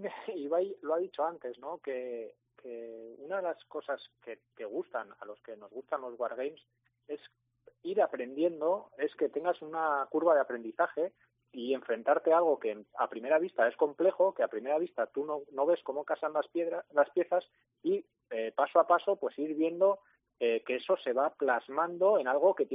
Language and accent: Spanish; Navarre, Spain; yo creo que para nosotros como navarros la oportunidad de jugar